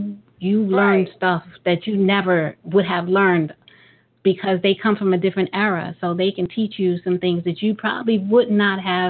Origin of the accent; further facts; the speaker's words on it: New York, United States; And I was in Mississippi and I'm a New Yorker.